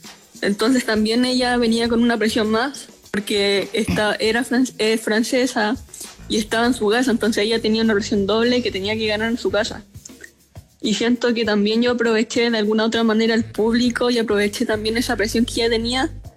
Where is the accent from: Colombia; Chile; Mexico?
Chile; Chillán, Ñuble; Bueno, sí, yo soy de Chillán, de la región de Ñuble.